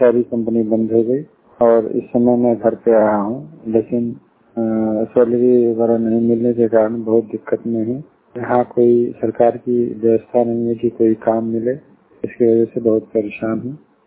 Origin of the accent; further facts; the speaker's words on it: Uttar Pradesh, India; ग्राम निवादा दुर्गुजरा जिला गाजीपुर का रहने वाला हूँ।